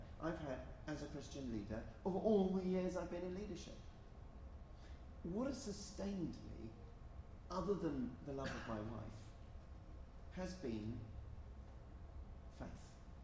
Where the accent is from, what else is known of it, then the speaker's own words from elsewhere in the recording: Coventry, West Midlands, United Kingdom; now in Paris, France; And I come from Coventry, and Coventry is a small city.